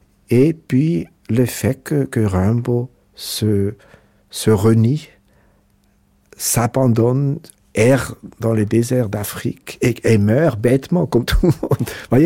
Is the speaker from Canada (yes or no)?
no; Zurich, Switzerland; born there; Je suis né donc à Zurich dans une famille ouvrière italienne.